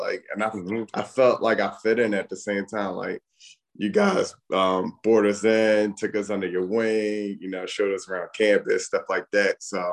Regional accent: Philadelphia, Pennsylvania, United States; born and raised in Philly, glad to be a part of something

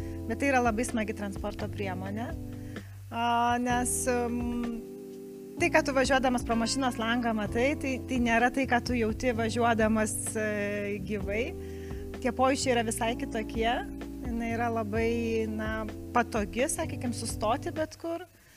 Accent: Kaunas, Kaunas County, Lithuania; Taip, tai kaunietė esu tokia trečios kartos mano močiutė. Kaune gyveno mama, Kaune gyveno, aš gimiau Kaune.

